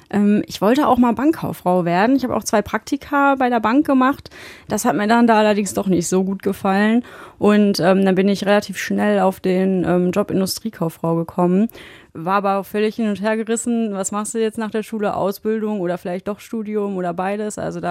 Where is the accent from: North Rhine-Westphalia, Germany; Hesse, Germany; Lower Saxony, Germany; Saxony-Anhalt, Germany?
North Rhine-Westphalia, Germany; Gelsenkirchen; Ich komme aus Gelsenkirchen.